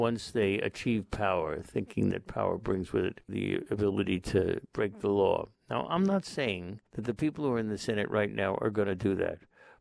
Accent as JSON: {"language": "English", "region": "Massachusetts", "country": "United States", "tie": "born or raised there", "said": "the next time the Republicans are going to have a spot in New York State is going to be like in my home state of Massachusetts, by electing a Republican governor."}